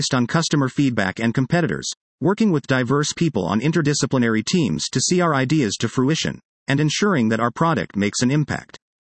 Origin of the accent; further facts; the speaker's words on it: Israel; Singapore stood in stark contrast to my home country, which despite being a technological leader, lacks a great deal in urban infrastructure. Tel Aviv doesn't even have a subway system yet.